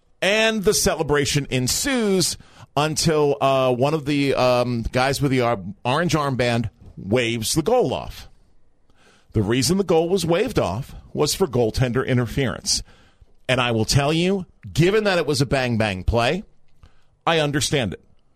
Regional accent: Philadelphia, Pennsylvania, United States; even though I grew up in Philly and Les Steckel still sticks in my craw.

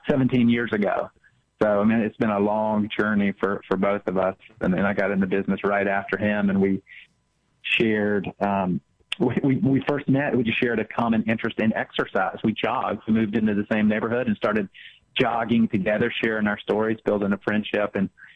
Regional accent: Texas, United States; I'm originally from Texas, and there's an ice cream company down there called Bluebell

